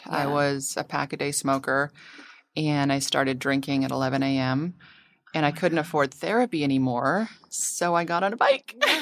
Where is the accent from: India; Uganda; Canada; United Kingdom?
Canada; now in Los Angeles, United States; my family's all in Canada. I'm Canadian.